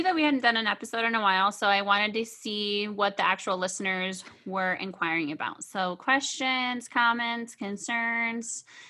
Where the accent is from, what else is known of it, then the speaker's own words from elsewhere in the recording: Michigan, United States; Well, I'm from Michigan and I love all the mass holes.